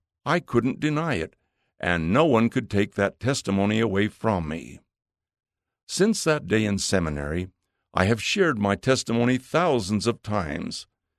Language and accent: English; Salt Lake City, Utah, United States; I grew up in Salt Lake City, Utah, in a predominantly Latter-day Saint environment